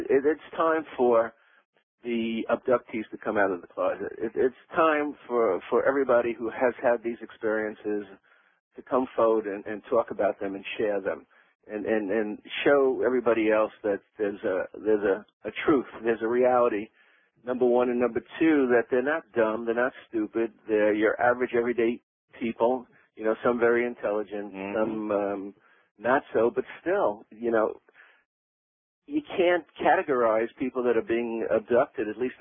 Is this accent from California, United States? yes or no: no; New York, United States; Right, I'm from New York.